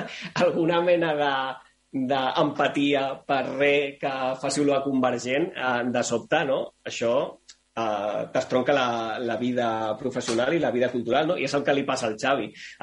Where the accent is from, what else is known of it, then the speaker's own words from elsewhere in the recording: Sant Boi de Llobregat, Catalonia, Spain; Jo sóc de Sant Boi de Llobregat. Els meus companys de classe eren castellanoparlants en un 92%, 93%.